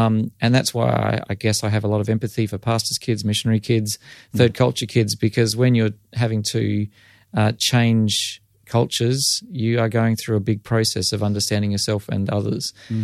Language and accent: English; Doomadgee, Queensland, Australia; I grew up in Doomadgee in the Gulf of Carpentaria, and I think that living as a minority set my life course.